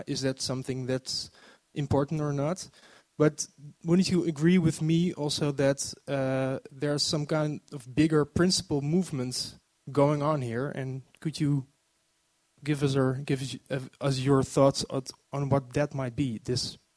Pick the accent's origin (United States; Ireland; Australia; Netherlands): Netherlands; The Hague, South Holland; I'm a philosopher from The Hague.